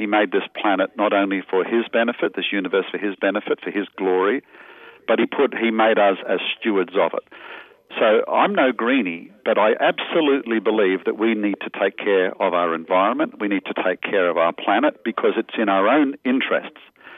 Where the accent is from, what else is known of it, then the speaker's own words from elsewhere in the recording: Australia; In Australia, my home country